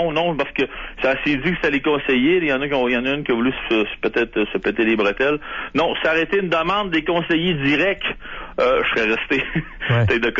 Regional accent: Quebec City, Quebec, Canada; Bon, je viens de Québec, moi, dans votre secteur, dans le Québec, je veux dire.

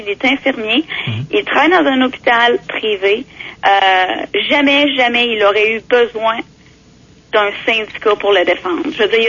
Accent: Quebec, Canada; c'est des choses qu'en tant que Québécois, on n'est pas habitué à faire.

